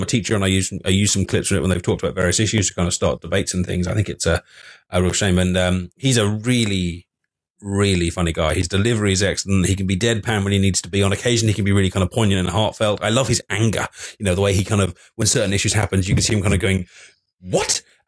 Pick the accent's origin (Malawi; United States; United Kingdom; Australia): United Kingdom; Now, obviously, I'm British, and The Daily Show is kind of televised in America